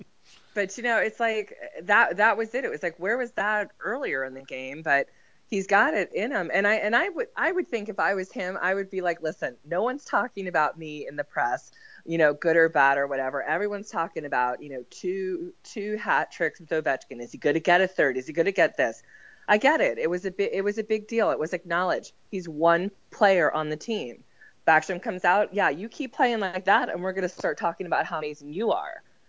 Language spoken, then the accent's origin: English; California, United States; I have to admit, I'm growing up in the Bay Area